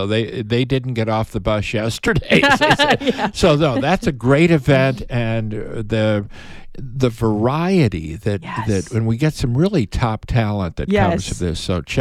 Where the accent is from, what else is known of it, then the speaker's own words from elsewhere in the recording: Chicago, Illinois, United States; and I come from Chicago, and growing up with the Blackhawks